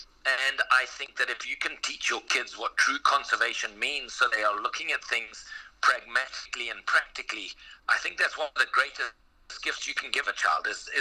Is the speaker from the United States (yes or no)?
no; Zimbabwe; now in South Africa; I actually currently live in South Africa. I was brought up in Zimbabwe